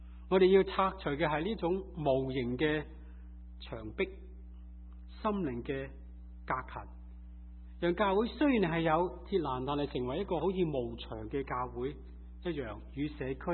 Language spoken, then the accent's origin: Chinese; China; now in United States; 但我们中国人呢，想到上一个世纪第二次世界大战之前，中国和日本八年的抗战互相对立